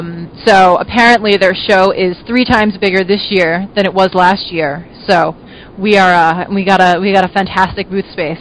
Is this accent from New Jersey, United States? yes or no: yes; New Jersey, United States; also born or lived in Amherst / Baltimore; now in Boston, United States; I'm originally from New Jersey. I did do my undergrad out in Amherst, and then went to graduate school in Baltimore, and then moved back to Boston.